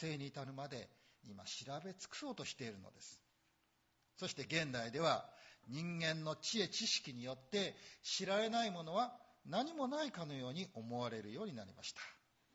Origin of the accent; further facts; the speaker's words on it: Kansai, Japan; accent: Kansai; 私のアクセントはちょっと関西風なので